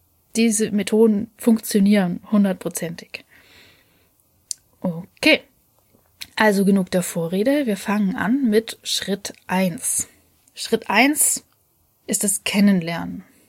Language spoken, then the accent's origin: German; Leipzig, Saxony, Germany; Ich als Leipzigerin darf trotzdem mitmachen.